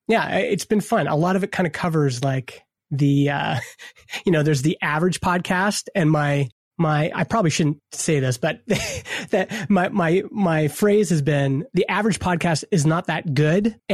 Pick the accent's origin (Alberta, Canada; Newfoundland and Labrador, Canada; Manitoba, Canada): Alberta, Canada; I grew up in Alberta, Canada, where there's a lot of talk radio.